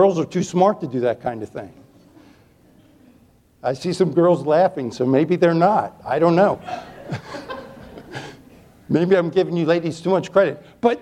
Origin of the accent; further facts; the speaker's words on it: Chesapeake Bay, United States; I grew up on the Chesapeake Bay. You get in deep weeds, you ain't going very far.